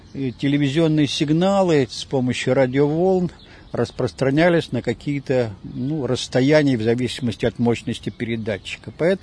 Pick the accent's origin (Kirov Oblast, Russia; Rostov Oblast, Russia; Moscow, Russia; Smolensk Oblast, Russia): Moscow, Russia; moved away as an adult; now in Kyiv, Ukraine; Я родился и вырос в Москве. А в Киеве я уже живу и работаю 55 лет.